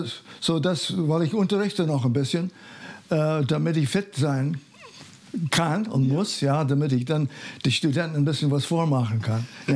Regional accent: Ashland, Ohio, United States; also born or lived in Lorain; Das ist in Ohio, Bundesstaat Ohio, was am Eriesee ist, Lorain, Ohio. Und da bin ich dann sind meine Eltern umgezogen nach einer anderen kleinen Stadt, Ashland.

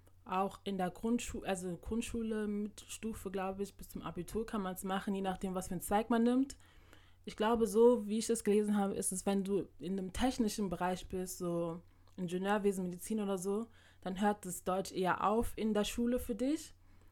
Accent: Ghana; German is a second language; Es ist ja so ein Mehrvölkerland wie bei uns in Ghana. Die sprechen ja alle verschiedene Sprachen.

